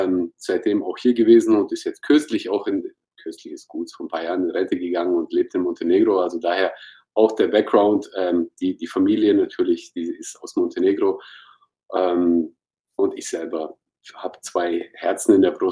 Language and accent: German; Munich, Bavaria, Germany; ich bin gebürtiger Münchner. Das muss man immer dazu sagen, auch wenn man das jetzt im ersten Step bei einem Namen, wenn man den hört, nicht merken würde. Aber ich bin hier geboren, bin hier aufgewachsen, bin praktisch so das Gastarbeiterkind der ersten Generation.